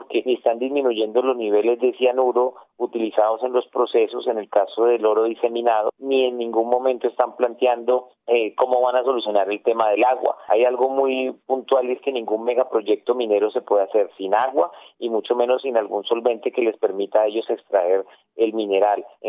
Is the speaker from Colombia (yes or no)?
yes; Colombia; porque todos somos colombianos, somos hijos de esta tierra